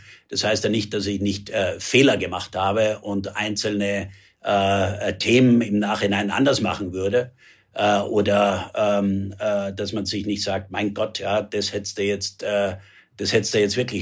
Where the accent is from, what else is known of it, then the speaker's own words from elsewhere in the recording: Germany; born there; ich bin 1956 im Westen geboren.